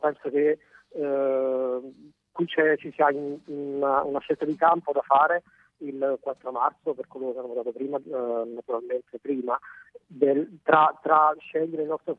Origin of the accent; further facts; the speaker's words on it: Pescara, Abruzzo, Italy; also born or lived in Democratic Republic of the Congo / Uganda; sono di Pescara e ho studiato a Firenze, a Pisa e a Londra.